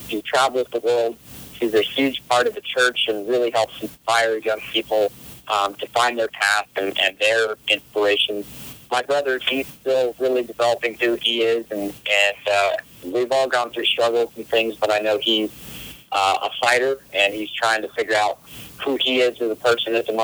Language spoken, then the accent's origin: English; Hawaii, United States; Being that I grew up in Maui, obviously always went to the beach and was surfing and windsurfing and things like that.